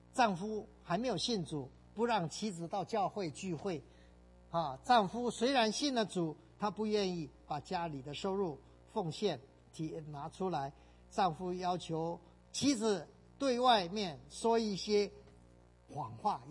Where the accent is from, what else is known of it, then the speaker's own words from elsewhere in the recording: China; 讲到这里我就想到我们中国人哈，很多父亲母亲，我们的长辈啦， 常常把我们的孩子送到国内去哈